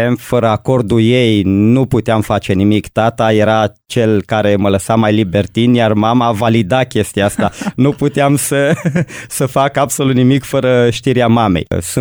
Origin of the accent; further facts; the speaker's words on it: Caransebeș, Caraș-Severin, Romania; born there; M-am născut în Caransebeș în anul 1988, în 23 noiembrie